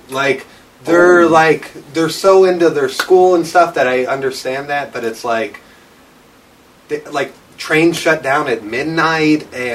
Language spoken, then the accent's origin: English; Madison, Illinois, United States; also born or lived in Granite City; I come from, I was born in Madison, Illinois. It's like right across the river from St. Louis. Mm-hmm. And I come from there, grew up there, moved to a town, Granite City, which is right next to it, but a steel mill town.